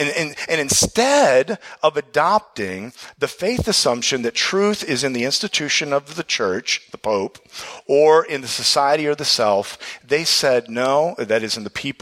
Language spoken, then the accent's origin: English; Ohio, United States; Well, I'm from Ohio, so I'm an Ohio State fan.